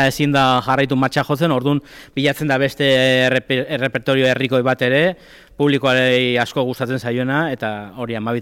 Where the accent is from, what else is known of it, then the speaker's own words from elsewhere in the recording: Irun, Basque Country, Spain; gu ez gira donostiarrak, irundarrak gara